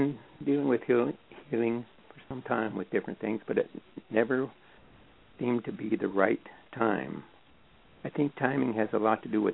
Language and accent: English; Washington, United States; I'm from Washington State.